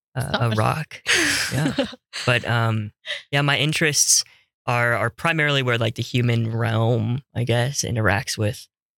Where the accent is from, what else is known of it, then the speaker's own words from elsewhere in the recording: Las Vegas, Nevada, United States; As a kid growing up in Las Vegas, Nevada, and it was, about 10-minute drive from the Red Rock National Monument in Las Vegas.